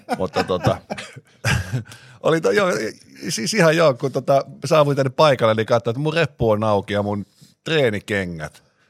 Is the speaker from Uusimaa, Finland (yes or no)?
yes; Helsinki, Uusimaa, Finland; mistä mä oon kotoisin tuolta Pohjois-Helsingissä